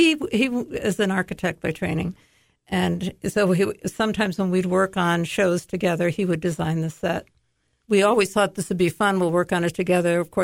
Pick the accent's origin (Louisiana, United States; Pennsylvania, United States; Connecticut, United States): Connecticut, United States; Well, I grew up in Connecticut.